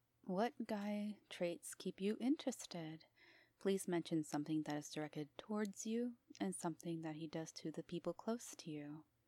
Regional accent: East Coast, United States; I'm from the United States. East Coast, to be vaguely specific. Do I sound like I'm from anywhere else?

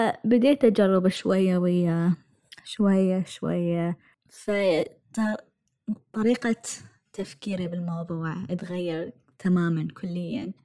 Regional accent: United Arab Emirates; moved away as an adult; now in United States; أنا يعني معظم عمري تربيت بالدول العربية. أنا كبرت بالإمارات، ممكن بعضكم يعرفون هذا الشيء. أنا عشت بالإمارات يعني فترة طويلة من حياتي إلى أن تخرجت من الجامعة، وبعدين إجيت الأمريكا

